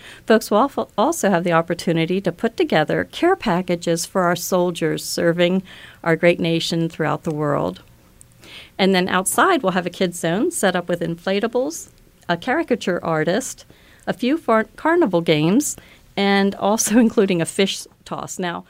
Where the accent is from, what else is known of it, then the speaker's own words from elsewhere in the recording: Wormleysburg, Pennsylvania, United States; I was born in Harrisburg